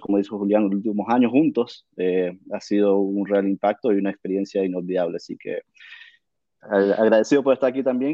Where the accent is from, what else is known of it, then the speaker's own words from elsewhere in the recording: Nicaragua; now in Miami, United States; originalmente soy nicaragüense